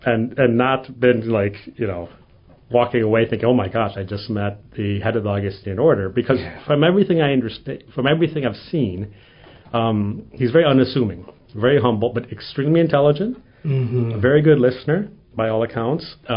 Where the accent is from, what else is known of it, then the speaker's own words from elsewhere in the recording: Flint, Michigan, United States; also born or lived in Rome; So it was really interesting for me to watch it from here, from Flint, Michigan, from my hometown, right, and see it from a different perspective as an ordinary person in the pews.